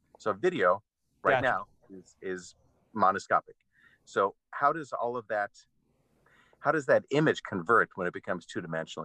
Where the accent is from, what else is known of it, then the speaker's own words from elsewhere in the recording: Ann Arbor, Michigan, United States; Firstly, I grew up in Ann Arbor, Michigan, so I thought I'm going to go to New York and go to Broadway and be a singer